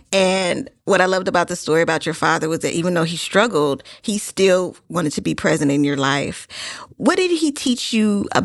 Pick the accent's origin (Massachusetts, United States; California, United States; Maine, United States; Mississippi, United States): California, United States; Oakland; I grew up in East Oakland, so...